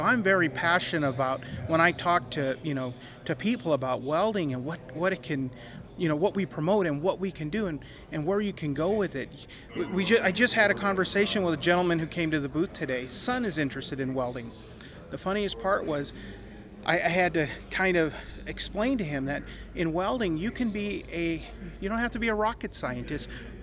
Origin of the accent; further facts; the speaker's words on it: Chandler, Arizona, United States; No, I'm actually a U.S. citizen. I come from Chandler, Arizona.